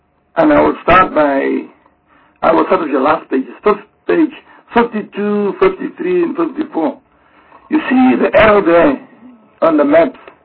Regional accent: Upington, Northern Cape, South Africa; I'm coming from Uppington. I've traveled the Northern Cape.

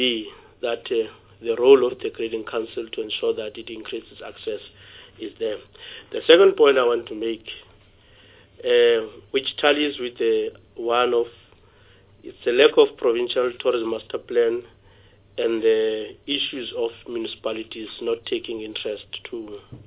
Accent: Port Elizabeth, Eastern Cape, South Africa; I come from Port Elizabeth.

